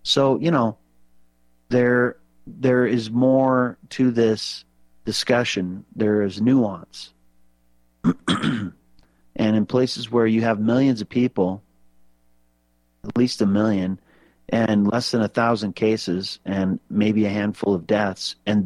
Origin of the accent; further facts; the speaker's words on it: Montana, United States; You know, we used to joke growing up in Montana, there's a sign at the border that says, turn the lights off when you leave.